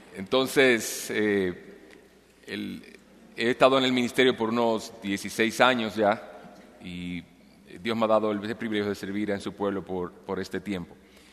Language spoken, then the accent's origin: Spanish; Santiago de los Caballeros, Santiago, Dominican Republic; now in Lafayette, United States; Hemos estado por 3 años en la iglesia de Lafayette en Indiana. Aunque somos originalmente de Santiago de los Caballeros, en la República Dominicana, hemos estado en proceso de capacitación en los Estados Unidos en los últimos 3 años.